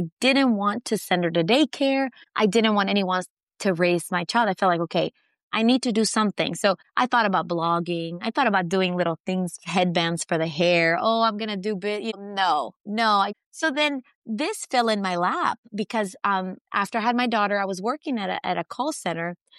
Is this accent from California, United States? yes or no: yes; California, United States; born there; So I was born in California.